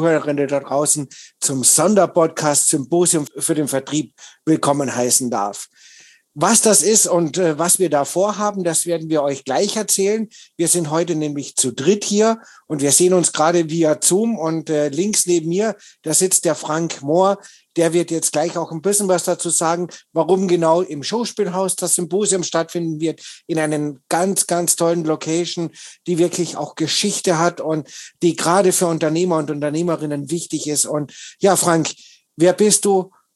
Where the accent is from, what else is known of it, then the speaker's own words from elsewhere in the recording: Austria; born there; Ich bin ja gebürtiger Österreicher, also ich komme noch weiter aus dem Süden als der Michael.